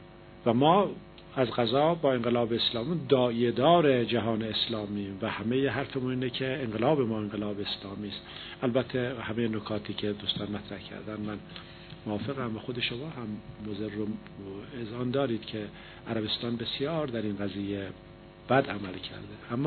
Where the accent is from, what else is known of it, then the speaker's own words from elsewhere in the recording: Iran; ما ایرانی هستیم، همزمان شیعه هستیم، مسلمان هم هستیم